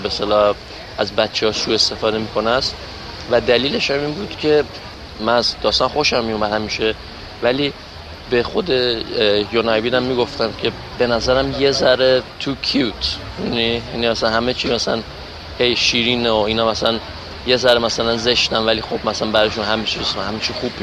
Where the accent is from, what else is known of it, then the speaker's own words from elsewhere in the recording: Iran; خیلی بالاخره از ایران میام.